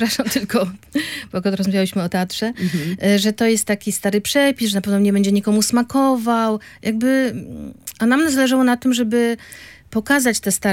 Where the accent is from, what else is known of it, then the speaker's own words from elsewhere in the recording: Olsztyn, Warmian-Masurian Voivodeship, Poland; born there; also born or lived in Hrubieszów; now in Gdańsk, Poland; Ja urodziłam się w Olsztynie, mieszkałam w Hrubieszowie, a w Gdańsku mieszkam od 79 roku.